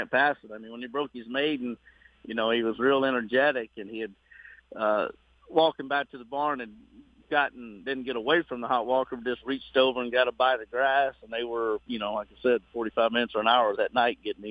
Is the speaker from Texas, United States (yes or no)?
yes; Texas, United States; I'm a Cajun boy. I'm a Texas Cajun boy.